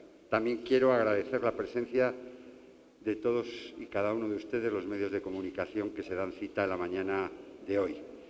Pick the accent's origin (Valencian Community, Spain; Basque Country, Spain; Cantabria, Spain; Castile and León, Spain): Castile and León, Spain